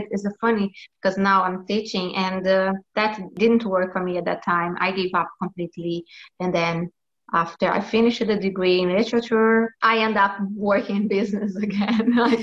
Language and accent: English; Brazil; first language Portuguese; English is a second language; Because in Brazil, in Portuguese, it's feet fingers. I think because we come from Latin language and then the things are very, very similar.